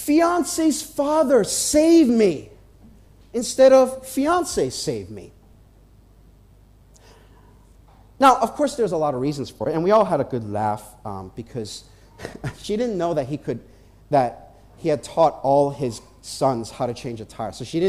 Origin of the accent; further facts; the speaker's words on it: New York, United States; he was a pastor from my hometown in New York